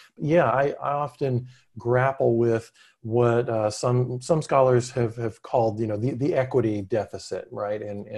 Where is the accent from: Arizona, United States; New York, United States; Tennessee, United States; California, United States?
Tennessee, United States; Nashville; I just mentioned growing up in Nashville, Tennessee, and being able to swim in Percy Priest Lake, which was made possible by a dam.